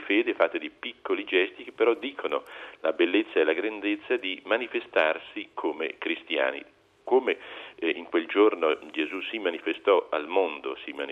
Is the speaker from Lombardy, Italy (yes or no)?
yes; Mantua, Lombardy, Italy; anche la mia terra d'origine che è Mantova, ha questa tradizione